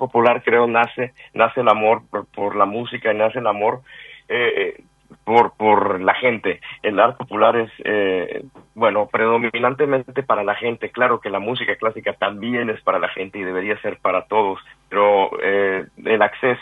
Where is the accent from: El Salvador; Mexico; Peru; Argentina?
Mexico; Siendo mexicano